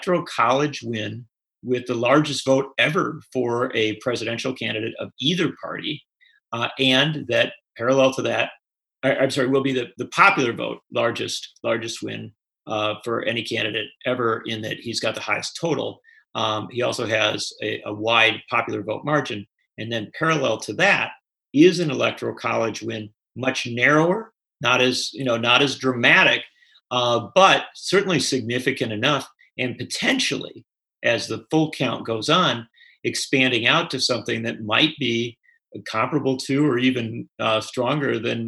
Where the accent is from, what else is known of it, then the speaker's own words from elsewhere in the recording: Wisconsin, United States; there was a rally in Wisconsin, my home state, on Monday night